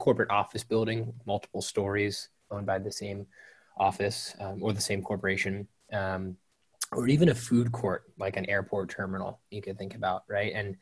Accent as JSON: {"language": "English", "region": "Maryland", "country": "United States", "tie": "born or raised there", "said": "the journey really starts on the farm where I grew up. I think I grew up in Maryland."}